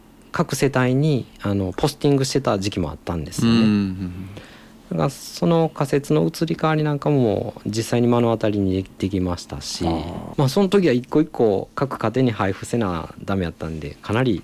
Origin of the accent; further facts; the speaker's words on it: Osaka, Japan; まあ自分大阪出身なんで